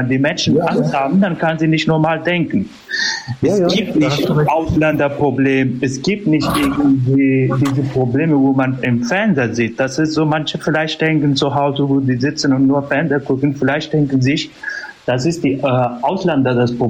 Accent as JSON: {"language": "German", "country": "Afghanistan", "said": "Ich bin Afghane."}